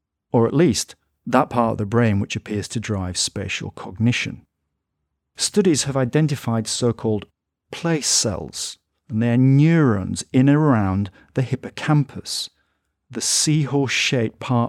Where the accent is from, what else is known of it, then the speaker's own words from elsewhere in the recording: Northern England, United Kingdom; I think of myself as a Westerner when I'm abroad, though I say I'm a Northerner when I'm in the United Kingdom.